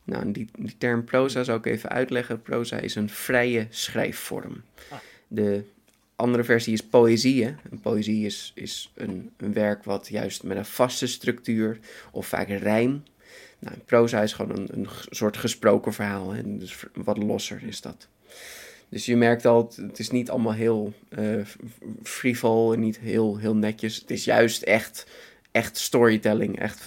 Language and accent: Dutch; Netherlands; En weet je, wij als Nederlander... Wij moeten dat gewoon doen.